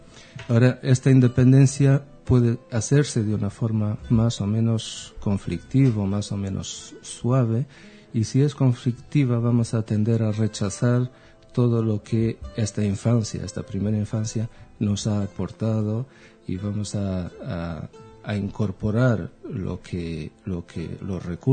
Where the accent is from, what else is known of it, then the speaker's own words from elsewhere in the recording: Israel; accent: strange mix; moved away as an adult; also born or lived in Lisbon, Portugal; now in Madrid, Spain; mi acento es una mezcla rara, porque yo nací en Lisboa, concretamente en el año 59, y la adolescencia la pasé en Israel, donde cursé mis estudios de bachillerato, y desde entonces vivo en Madrid, desde el 78